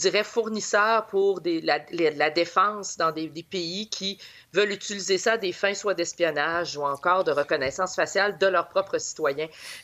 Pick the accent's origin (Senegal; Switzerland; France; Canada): Canada; on serait maître, je dirais, chez nous au Canada de nos données